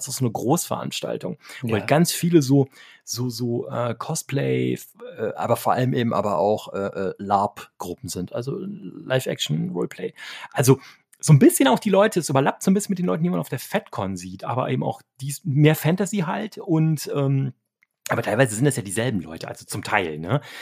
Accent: North Rhine-Westphalia, Germany; ich bin ja aus der Kölner Ecke

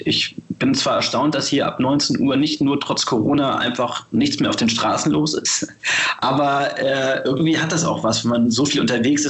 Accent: Hamburg, Germany; ich bin hier in Hamburg aufgewachsen und geboren

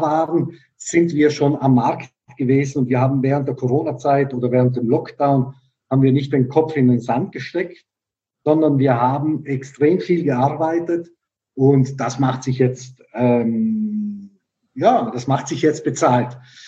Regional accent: Bolzano, Trentino-Alto Adige, Italy; now in Germany

